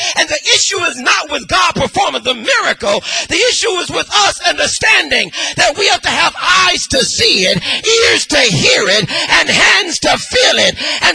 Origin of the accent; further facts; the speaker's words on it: West Coast, United States; I'm from the West Coast. There's something called Death Valley.